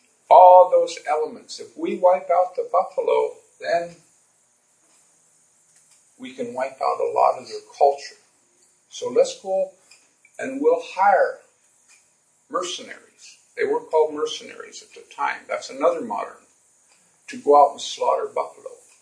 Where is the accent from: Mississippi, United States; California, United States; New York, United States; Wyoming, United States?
Wyoming, United States; The last remaining herd is in my home state of Wyoming in Yellowstone Park.